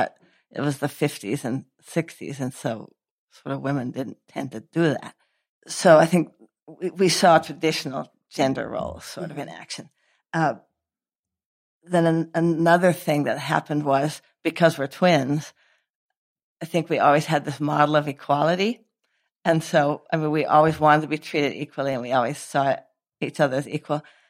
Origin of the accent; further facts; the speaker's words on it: Eugene, Oregon, United States; We grew up in Eugene, Oregon, and we had a very traditional kinds of parents.